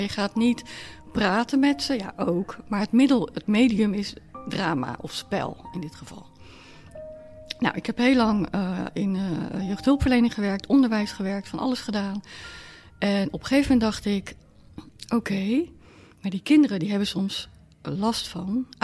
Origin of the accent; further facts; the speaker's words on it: The Hague, South Holland, Netherlands; ik ben opgegroeid in Den Haag, in Molenwijk.